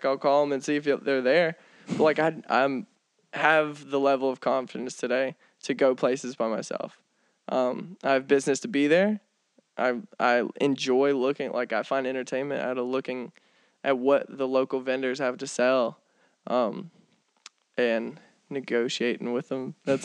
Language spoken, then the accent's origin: English; Southeast, United States; I grew up in the Southeast. Southeast is my favorite.